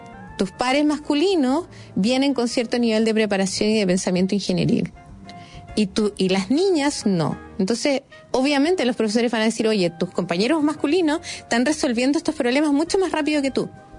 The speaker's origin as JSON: {"language": "Spanish", "region": "Scotland", "country": "United Kingdom", "tie": "born or raised there", "said": "Yo crecí mucho tiempo en Escocia, en el Reino Unido"}